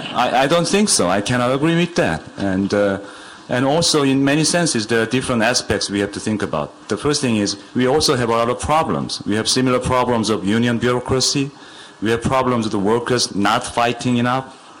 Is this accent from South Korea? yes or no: yes; South Korea; Yeah, nice to meet you. And I'm from Korea.